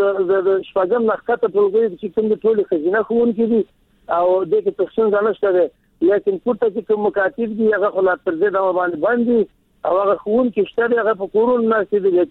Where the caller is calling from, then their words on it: Kunar, Afghanistan; زمونږ پوښتنه دا ده چې مونږ دلته په کونړ کې معلمینو